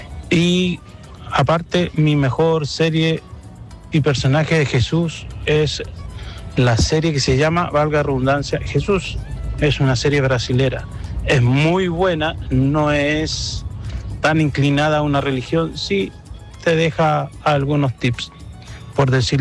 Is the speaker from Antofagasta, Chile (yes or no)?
yes; Antofagasta, Chile; Este es mi primer audio desde que llegué al sur de Chile. Y soy un antofagastino.